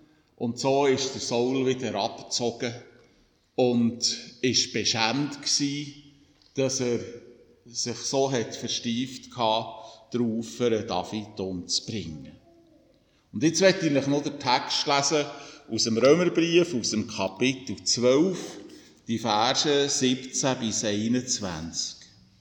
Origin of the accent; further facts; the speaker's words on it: Bern, Switzerland; Aber ich bin im Emmental aufgewachsen